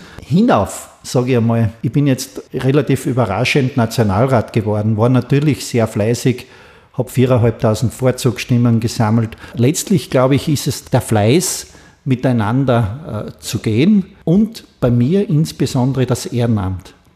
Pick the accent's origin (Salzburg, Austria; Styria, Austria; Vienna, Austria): Styria, Austria; Ich bin in der Steiermark geblieben, weil das meine Heimat ist, weil ich mit den Leuten in der Steiermark groß geworden bin, in meiner Heimat